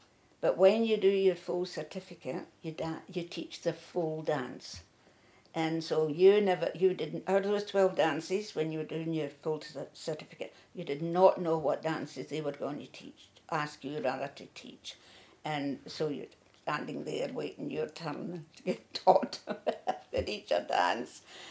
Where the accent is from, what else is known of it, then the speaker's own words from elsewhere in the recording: Scotland, United Kingdom; born there; moved away as an adult; Even though I was born in Scotland and came out here at 19, I had not heard of Scottish country dancing.